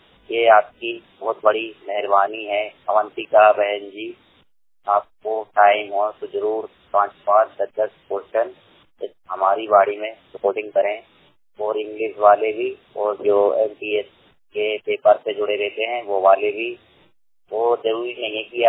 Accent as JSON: {"language": "Hindi", "town": "Bhopal", "region": "Madhya Pradesh", "country": "India", "said": "मैं भोपाल जिले का रहने वाला हूँ। मेरी पढ़ाई 12वीं तक है।"}